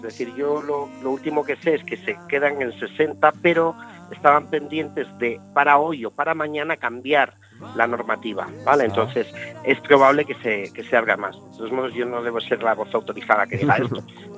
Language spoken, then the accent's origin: Spanish; Galicia, Spain; Es la primera vez que lo hago en Galicia, aunque yo soy gallego.